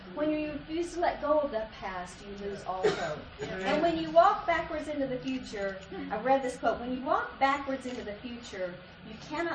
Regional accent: England, United Kingdom; I'm just not an expressive, you know, I'm English after all, and I don't express myself.

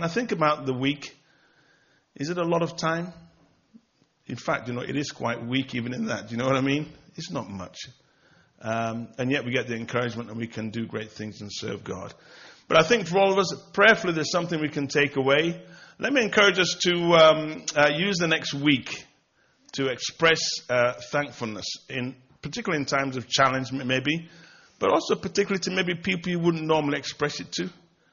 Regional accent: England, United Kingdom; not to mimic the Americans, amen, because we're English.

